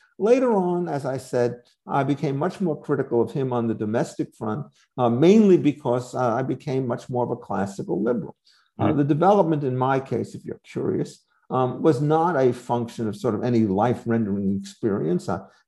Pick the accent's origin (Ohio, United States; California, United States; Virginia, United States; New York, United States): New York, United States; Brooklyn; it wasn't quite clear which of them was the more important for us growing up in Brooklyn at that time.